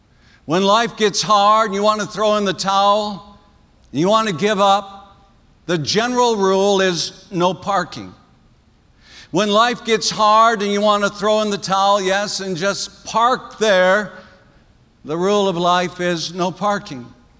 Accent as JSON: {"language": "English", "region": "South Dakota", "country": "United States", "tie": "born or raised there", "said": "growing up in South Dakota"}